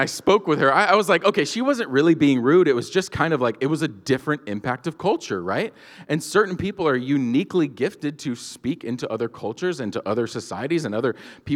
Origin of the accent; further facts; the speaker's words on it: Georgia, United States; me and my buddy Trey, he's from Ohio, I'm from Georgia